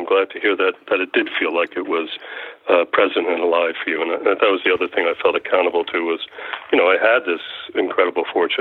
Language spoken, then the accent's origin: English; Brooklyn, New York, United States; I was from Brooklyn or suburbia at most, and then coming out into the heart of the corn